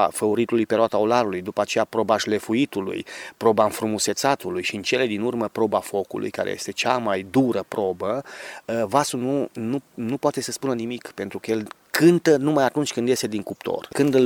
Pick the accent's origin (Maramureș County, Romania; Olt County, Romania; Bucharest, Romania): Maramureș County, Romania; Este țara Marea Mureșului istoric, este țara Lăpușului cu Horile, este țara Chioarului și eu vin din țara Codrului.